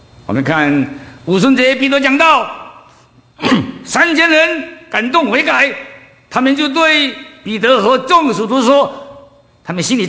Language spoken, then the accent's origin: Chinese; China; 在中东也是一样，我们中国人也是一样